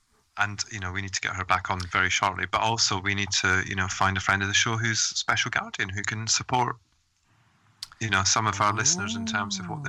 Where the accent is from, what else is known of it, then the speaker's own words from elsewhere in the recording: Scotland, United Kingdom; I'm from Scotland, so it's very similar. It's just the accents are slightly different.